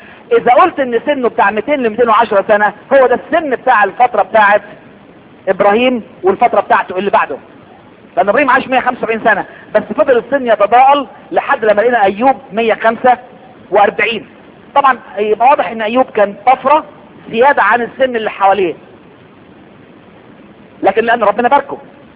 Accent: Egypt; واحنا منهم على فكرة. لان احنا مصريين

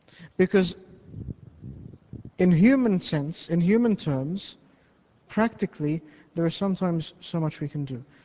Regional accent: Sydney, New South Wales, Australia; growing up in Sydney, I was relatively young

